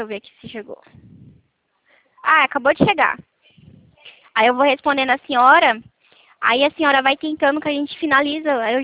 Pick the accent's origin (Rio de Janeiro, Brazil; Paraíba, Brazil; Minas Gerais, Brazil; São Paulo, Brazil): São Paulo, Brazil; Santo Anastácio; eu sou de Anastasia, eu trabalho em Prudente